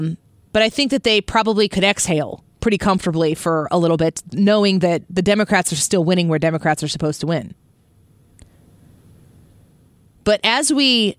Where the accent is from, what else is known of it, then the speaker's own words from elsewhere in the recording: Illinois, United States; when I talk about staying in Illinois and I talk about fighting for Illinois, my home state, the reason is because my family is there.